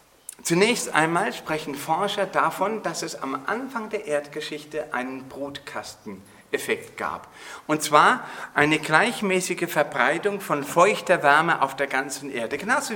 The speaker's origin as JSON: {"language": "German", "region": "Burgenland", "country": "Austria", "said": "Bis vor 8 Jahren oder vor 10 Jahren bei uns im Burgenland durch unser Dorf ein Tornado gegangen ist und hat eine Schneise durch das Dorf geschlagen"}